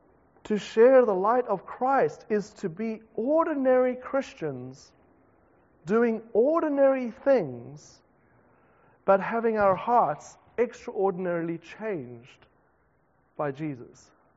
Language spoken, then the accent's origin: English; South Africa; now in New Zealand; Now, almost as a migrant, as a South African, almost every person that I meet in New Zealand for the first time will always say some variation of this to me. They'll say, I can tell you're not born here.